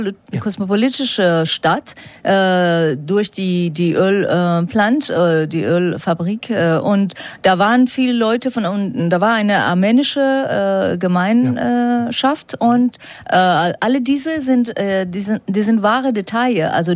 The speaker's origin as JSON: {"language": "German", "country": "Iran", "tie": "born or raised there", "second_language": "German", "moved": "as an adult", "lives_now": "Paris, France", "said": "Ich bin im Iran aufgewachsen und dann bin ich nach Paris gewandelt, weil ich konnte im Iran nicht studieren, weil ich war eine Aktivistin und so weiter. Und, so. Und ich bin seit langem in Paris."}